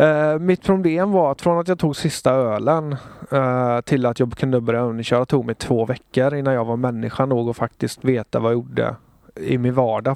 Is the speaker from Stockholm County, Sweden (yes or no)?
no; Alingsås, Västra Götaland County, Sweden; Jag är uppvuxen i Alingsås kommun. Jag är 27 år gammal.